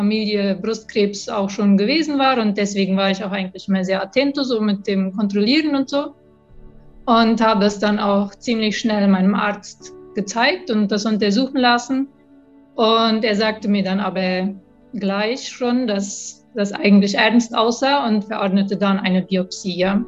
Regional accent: Filadelfia, Boquerón, Paraguay; bin geboren in Neufeld. Ich bin in Philadelphia geboren und aufgewachsen und habe dann mit 22 geheiratet und dann sind wir nach Menno gezogen, weil mein Mann Nico aus Menno kam.

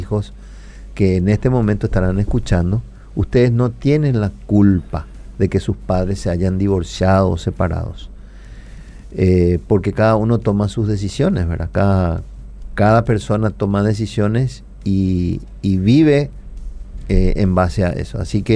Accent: Cuba; Yo soy cubano, chicos.

